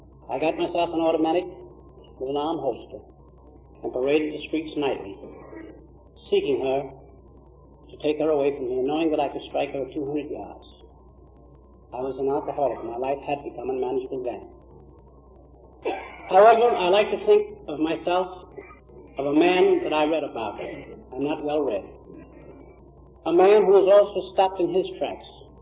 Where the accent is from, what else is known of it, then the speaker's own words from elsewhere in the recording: Brooklyn, New York, United States; born there; I was born in Ninth Ward of Brooklyn, predominantly Irish, with smattering of Italians and very few of ebony hue.